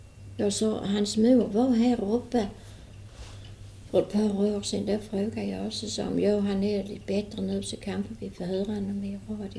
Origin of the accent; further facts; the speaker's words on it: Yngsjö, Skåne, Sweden; moved away; Jag är från Yngsjö. Och jag hade första tiden jag var kommande hit till Huvud. Jag kom ju hit 1913.